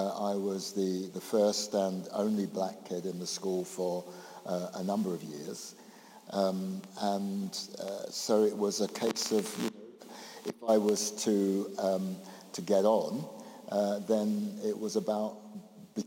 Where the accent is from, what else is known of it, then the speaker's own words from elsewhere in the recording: London, United Kingdom; also born or lived in Jamaica; I grew up in North London and, you know, the north-south divide, we mean the Thames.